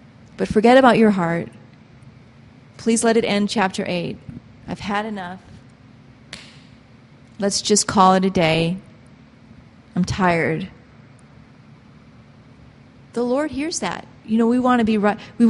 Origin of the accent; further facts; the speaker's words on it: United States; I'm an American, I'm a wife, I'm in a crisis, this is hard, pain hurts, I can't help it.